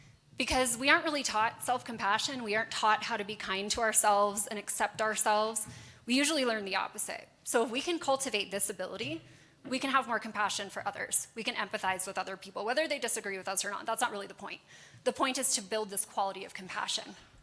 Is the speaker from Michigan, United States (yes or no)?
no; Los Angeles, California, United States; And I'm from Los Angeles.